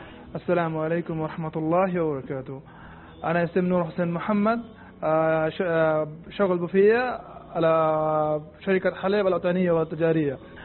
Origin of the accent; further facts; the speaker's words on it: Bangladesh; Arabic is a second language; أنا من بنغلاديش